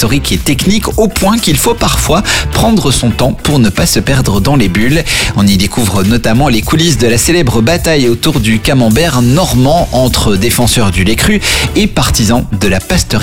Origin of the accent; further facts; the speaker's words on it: Belgium; nous, en tant que Belges, on n'est pas difficile, on aime tout, hein